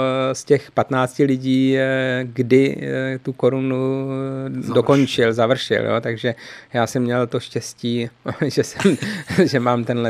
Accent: Nové Město na Moravě, Vysočina Region, Czechia; já pocházím z Nového Města na Moravě, takže to je Vysočina českomoravská a my to tam máme ještě chudší

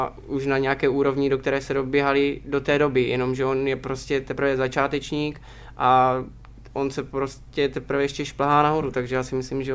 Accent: Napajedla, Zlín Region, Czechia; Já jsem vyrůstal na Hřebčíně v Napajedlích, takže jsem měl koně, když jsem otevřel dveře hnedka u baráku

